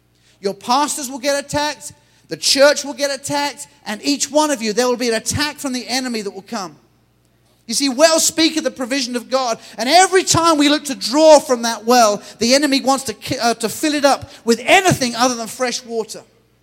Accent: England, United Kingdom; Because I'm English and we don't have guns.

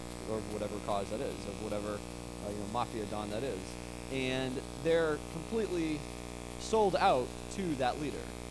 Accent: Warwick, New York, United States; My family and I hail from Warwick, New York, which is down the freeway and down 84 and down 17 and over the mountain and through the hills and seeing cows here and there. To Grandma's house we go. That is where we're from.

